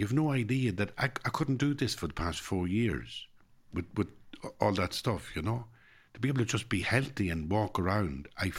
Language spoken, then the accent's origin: English; Ireland; I sometimes think that our Christianity is very damaged by the damage of being Irish.